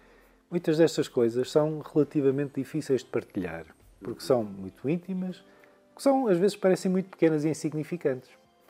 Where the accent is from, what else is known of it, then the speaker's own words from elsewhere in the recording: Madeira, Portugal; Eu às vezes faço isso na Madeira, na minha terra natal